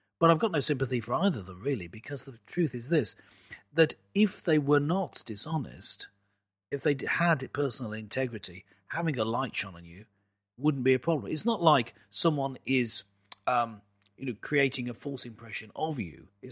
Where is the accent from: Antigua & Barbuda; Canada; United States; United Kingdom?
United Kingdom; England; he didn't play with a straight bat, as we English folks say, referring to cricket.